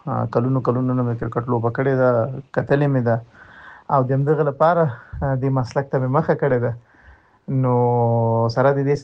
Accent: Logar, Afghanistan; او زه د لوګر د ولایت یم، قوم ستانکزای یم او د محمد اغه ولسوالۍ د مغول خیلو د کلی اوسیدونکی یم.

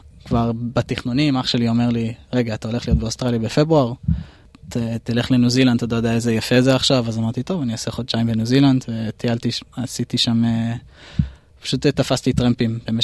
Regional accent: Tel Aviv, Tel Aviv District, Israel; אני גדלתי בתל אביב בחינוך דתי. אז הלכתי, למדתי בישיבה תיכונית.

